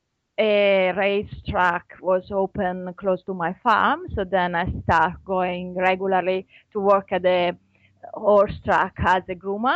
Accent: Italy; English is a second language; now in Australia; I'm from Italy

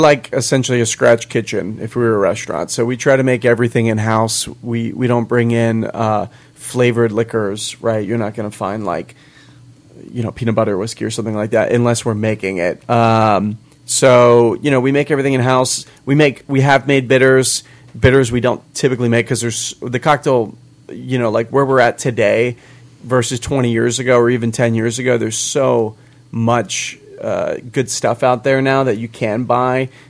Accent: Florida, United States; Well, I've been here for like 10 years, but I grew up in Central Florida, technically.

